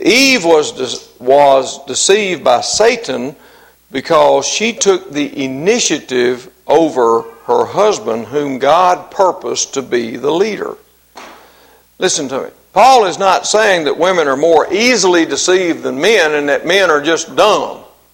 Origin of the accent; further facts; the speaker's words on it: Mississippi, United States; If I had it my way concerning music in the church, I'm from Mississippi. We'd be having some blues.